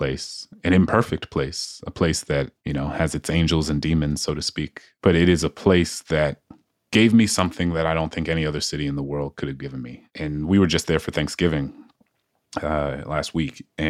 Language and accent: English; New Orleans, Louisiana, United States; when I was born and raised in New Orleans, I didn't fully appreciate what it meant to be a New Orleanian in relative to being from anywhere else.